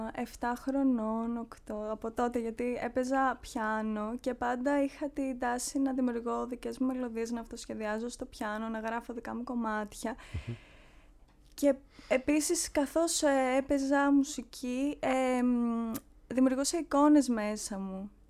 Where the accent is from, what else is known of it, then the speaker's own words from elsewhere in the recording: Athens, Attica, Greece; born there; Εγώ γεννήθηκα εδώ στην Αθήνα. Έχω καταγωγή βέβαια από Θεσσαλονίκη.